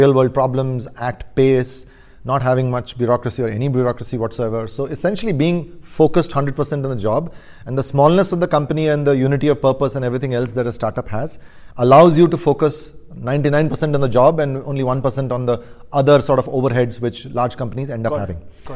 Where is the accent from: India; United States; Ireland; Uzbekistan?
India; So I was India boy. I was basically all over